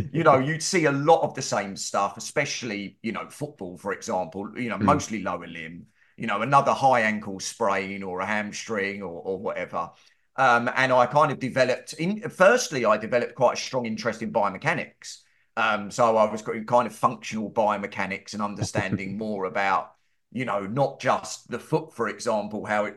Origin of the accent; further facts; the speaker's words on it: London, United Kingdom; now in Ramsgate, United Kingdom; So I am originally a Londoner. I'm a very proud Londoner. We're a dying breed, the original Londoner. But now I live down on the south coast of the UK, so the southeast coast. I live in a little place called Ramsgate, which is on the beach.